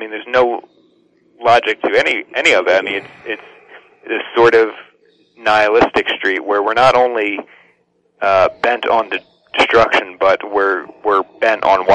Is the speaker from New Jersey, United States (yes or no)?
yes; New Jersey, United States; they did this in my home state of New Jersey, out of all places